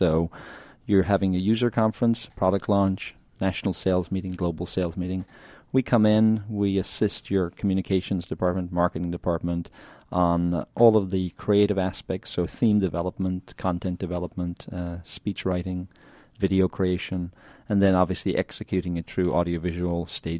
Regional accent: Ireland; It's a Greek word, being typical Irish, I guess, we were sitting around trying to think of a name

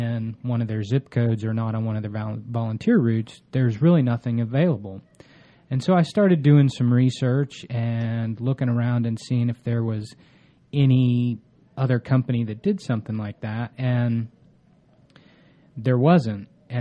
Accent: North Carolina, United States; I grew up in North Carolina. My grandparents grew up in Atlanta, so I guess I'm native Atlantan once removed.

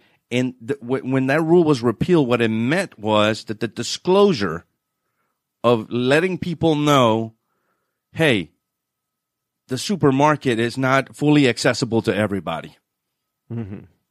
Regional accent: New Orleans, Louisiana, United States; So I'm originally from New Orleans. This is where the accent comes from.

